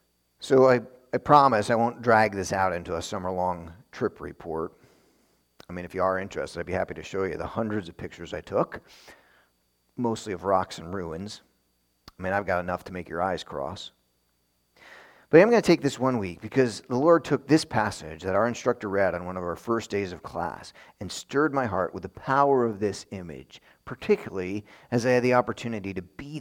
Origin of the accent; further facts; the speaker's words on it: New York, United States; While I was in Israel, I would tell my classmates that I was from New York, and many of them had no idea what that meant.